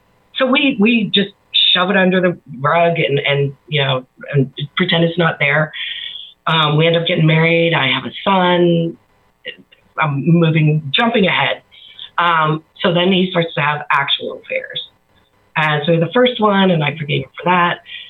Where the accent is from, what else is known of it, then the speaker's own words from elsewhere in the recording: Pittsburgh, Pennsylvania, United States; I grew up in Pittsburgh, youngest of 5 kids.